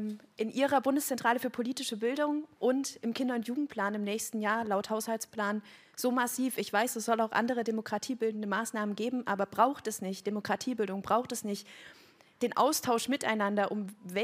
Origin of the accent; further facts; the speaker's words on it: Erfurt, Thuringia, Germany; ich komme aus Erfurt.